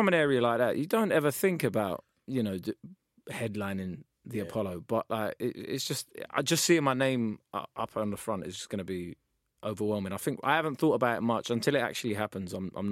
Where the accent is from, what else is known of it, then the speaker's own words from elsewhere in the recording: London, United Kingdom; we came here in 1990. I was 6 months old, and we moved to Brixton. And I grew up in Tulse Hill and Streatham my whole life.